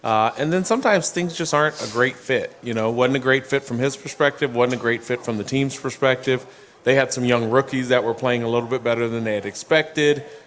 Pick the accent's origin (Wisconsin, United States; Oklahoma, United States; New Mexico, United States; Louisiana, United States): Oklahoma, United States; now in Kansas City, United States; My wife's from Iowa. I'm from Oklahoma, but a lot of different places we could have gone.